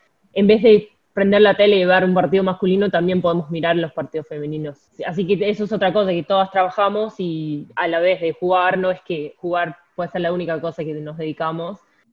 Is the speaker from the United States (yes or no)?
yes; United States; Yo soy de Estados Unidos y estudié la universidad allá.